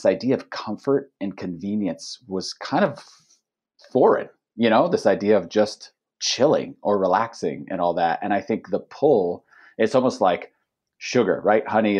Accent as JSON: {"language": "English", "country": "United States", "tie": "born or raised there", "said": "I know that too, as I grew up in the States. You know, my parents came from lesser means"}